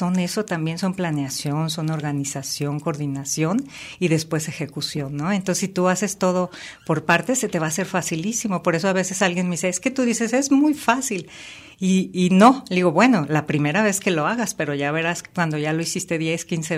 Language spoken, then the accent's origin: Spanish; Guadalajara, Jalisco, Mexico; also born or lived in Sayula / Ciudad Guzmán; yo soy de tres lugares, siempre lo digo. Aunque nací en Guadalajara, yo soy de Sayula, de Ciudad Guzmán y de Guadalajara.